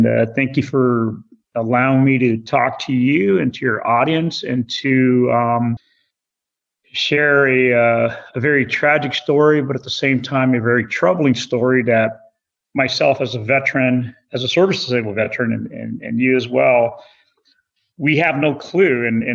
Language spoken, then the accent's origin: English; Oxnard, California, United States; I grew up here in Oxnard, California. My parents came from Mexico as immigrants. They worked the fields, and basically we lived in a predominantly a Mexican neighborhood, so called the barrio.